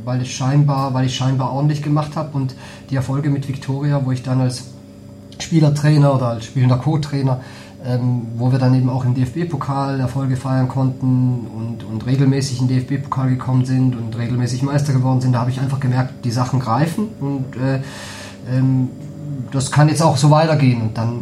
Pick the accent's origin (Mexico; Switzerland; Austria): Switzerland; St. Gallen; also born or lived in Geneva; now in Hamburg, Germany; Und ich komme aus St. Gallen, also das heißt, ich habe in Genf gewohnt und irgendwie war mir nach was Neuem.